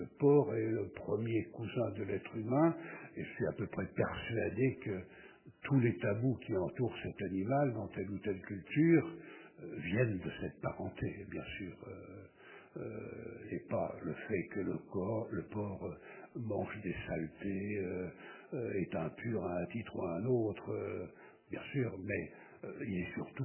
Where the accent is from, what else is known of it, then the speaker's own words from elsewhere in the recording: Normandy, France; Quand j'étais petit, il me faisait peur, c'est ma région d'origine, l'Orne.